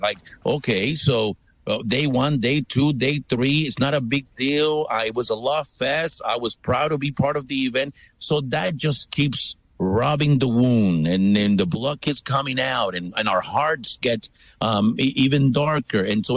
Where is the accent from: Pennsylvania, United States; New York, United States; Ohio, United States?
Pennsylvania, United States; I know you want to talk to me because I'm from Pennsylvania, but I'm here to give you a little bit of news.